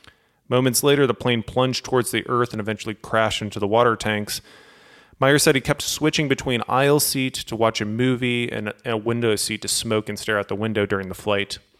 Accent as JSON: {"language": "English", "town": "St. Louis", "region": "Missouri", "country": "United States", "said": "but I'm from St. Louis, and I can remember plenty of times when I was growing up just playing in the backyard."}